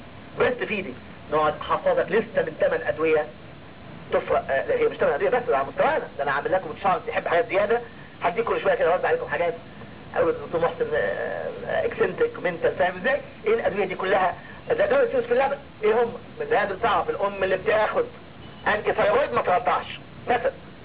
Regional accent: Egypt; عندنا في مصر يعني فيتامين بتوصلها لكل واحد وغالي

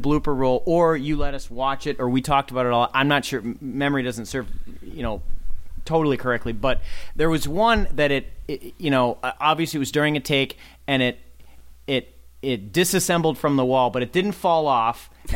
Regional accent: Burnsville, United States; I grew up in Burnsville.

